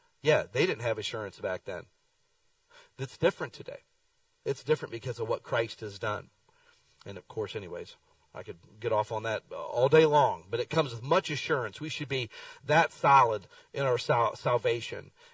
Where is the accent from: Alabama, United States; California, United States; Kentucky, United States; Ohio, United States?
Ohio, United States; Akron; I grew up a church in Akron, Ohio